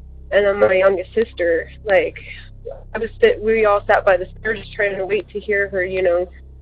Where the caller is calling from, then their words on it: Colorado, United States; I am calling from Colorado.